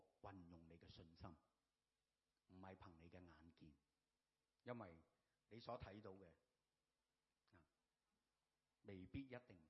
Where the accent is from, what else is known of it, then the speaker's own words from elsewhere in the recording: Hong Kong; 即是我们香港人讲呢，就好像被屈咁